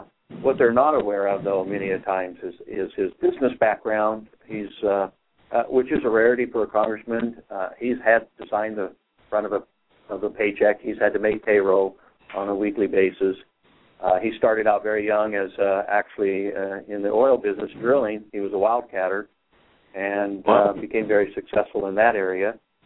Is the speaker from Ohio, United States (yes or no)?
no; California, United States; now in Arizona, United States; So I came from California, and I love it here in Arizona. I'm glad to be here.